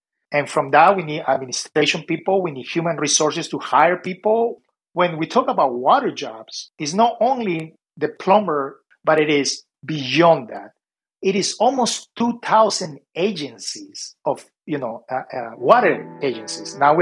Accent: Peru; English is a second language; now in United States; So I grew up, I am originally from Peru. So I was in Peru until I came to the United States.

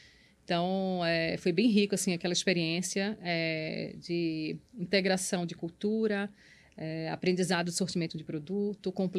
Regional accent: Recife, Pernambuco, Brazil; moved away as an adult; now in São Paulo, Brazil; ele tinha um elo que me ligava ainda à minha cidade natal. Né? Tinha uma estrutura ainda lá em Recife

